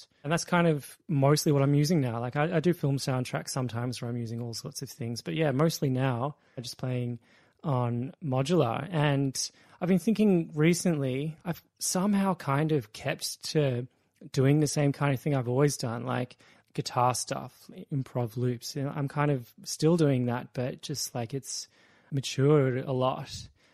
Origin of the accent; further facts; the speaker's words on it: Melbourne, Victoria, Australia; I'm a musician from Narm, also known as Melbourne, and I perform under the artist name